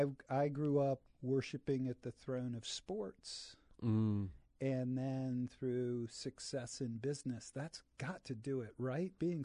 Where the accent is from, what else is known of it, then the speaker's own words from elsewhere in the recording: Bethesda, Maryland, United States; Born and raised in Bethesda, Maryland, and so to find that Bethesda connection, I was just like, "Well, okay."